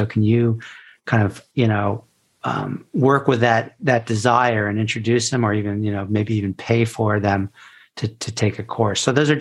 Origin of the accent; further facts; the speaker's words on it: New York City, New York, United States; I'm from New York City originally.